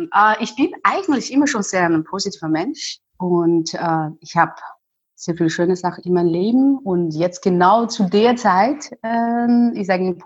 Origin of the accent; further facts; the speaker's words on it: China; German is a second language; Also ich fühle mich eigentlich weiterhin als Chinesin und das wird auch nie ändern.